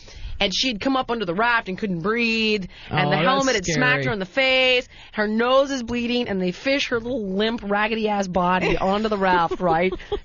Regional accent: United States; because that's how I know it as an American.

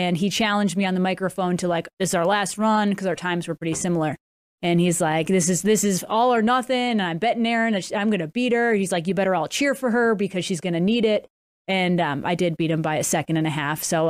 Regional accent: Wilbraham, Massachusetts, United States; There was a hill climb in my hometown, Wilbraham, Mass, that actually started, I think, in 1908.

